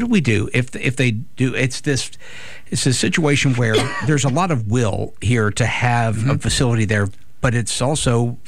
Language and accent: English; Mobile, Alabama, United States; I'm such a homer that I think everybody should want to come here because it's my hometown.